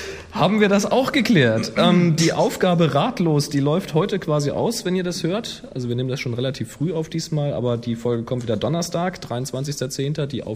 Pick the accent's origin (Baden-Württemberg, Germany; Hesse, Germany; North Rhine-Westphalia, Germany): North Rhine-Westphalia, Germany; Velbert; in meiner Heimatstadt Velbert im schönen Bergischen Land.